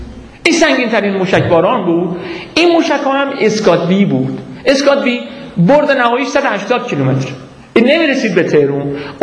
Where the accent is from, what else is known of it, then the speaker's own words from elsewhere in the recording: Iran; من تازه بهش معرفی کردم ما ایرانی هستیم